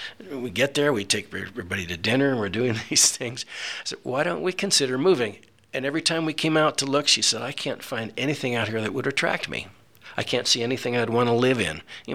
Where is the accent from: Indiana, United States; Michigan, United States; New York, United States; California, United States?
California, United States; San Francisco; that was really, really great growing up in San Francisco. I was there during the 60s, the turbulent 60s. Went to San Francisco State.